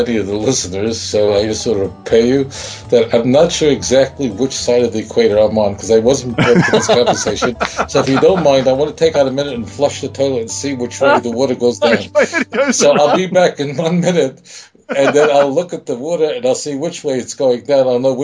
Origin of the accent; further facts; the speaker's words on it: Brooklyn, New York, United States; I'll tell you, I grew up in Brooklyn